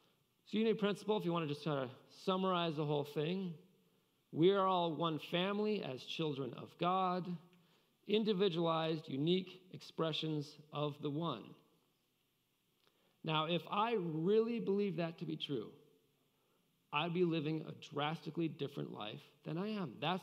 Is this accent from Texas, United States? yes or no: no; Boulder, Colorado, United States; And I realized growing up in Boulder, Colorado, we had what we called ski bums.